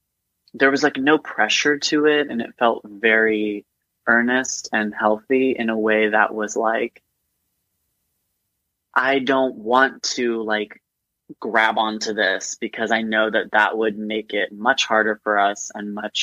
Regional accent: Houston, Texas, United States; as a kid, I mean, growing up in Houston, I feel like I was always kind of exposed to R&B music

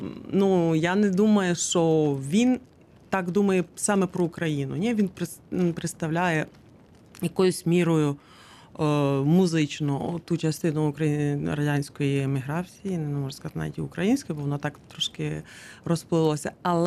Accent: Ivano-Frankivsk, Ivano-Frankivsk Oblast, Ukraine; в Івано-Франківську, в моєму рідному місті

